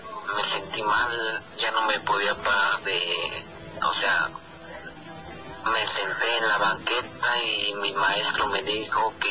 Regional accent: Mexico; Yo soy de México, pero vivo en Tehuacán, Puebla. Soy de San Gregorio de Chilán.

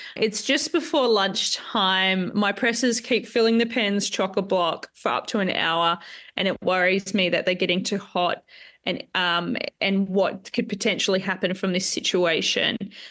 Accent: Western Australia, Australia; So I'm from the Central Wheat Belt.

